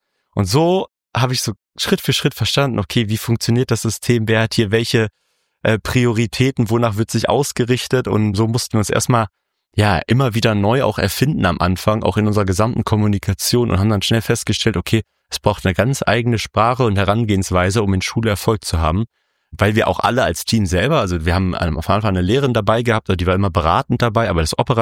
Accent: Berlin, Germany; also ich komme selber aus Berlin, bin ja auch groß geworden

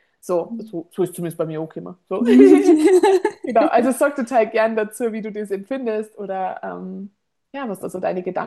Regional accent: Bavaria, Germany; accent: Bavarian; first language Bavarian; Und gleichzeitig ist die bayerische Sprache aber meine Muttersprache. Das ist das, was ich jetzt allererst gelernt habe.

